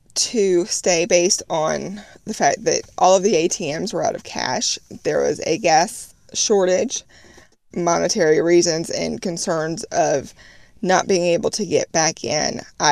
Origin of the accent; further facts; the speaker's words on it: South Carolina, United States; also born or lived in South Florida; I'm originally from South Carolina, lived in South Florida, so I've dealt with several hurricanes myself.